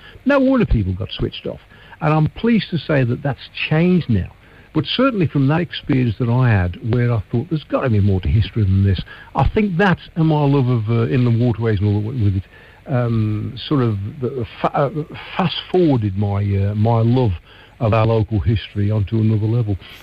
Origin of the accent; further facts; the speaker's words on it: Blackheath, West Midlands, United Kingdom; I was born and bred in Blackheath, and until I moved to the Welsh borders, I've lived and worked all my life within 5 miles of where I was born.